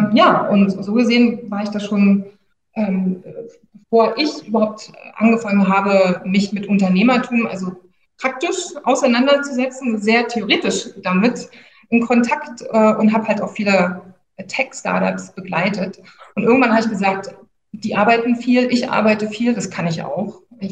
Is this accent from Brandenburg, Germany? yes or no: no; Berlin, Germany; Ich komme aus Berlin ursprünglich